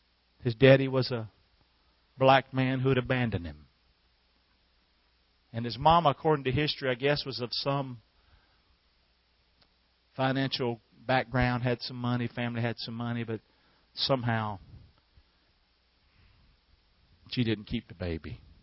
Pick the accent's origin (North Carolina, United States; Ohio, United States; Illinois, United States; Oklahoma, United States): North Carolina, United States; Rockingham; And I'm from Rockingham, North Carolina, deep south.